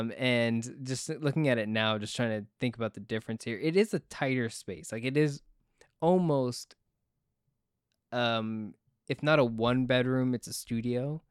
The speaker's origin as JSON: {"language": "English", "town": "Miami", "region": "Florida", "country": "United States", "tie": "born or raised there", "said": "I don't know about you, but in Orlando, but growing up in Miami, it was like this, and all porcelain was like pink."}